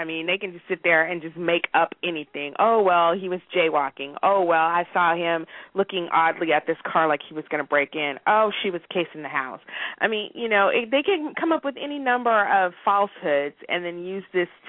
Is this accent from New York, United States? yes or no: no; San Diego, California, United States; I grew up in San Diego, California.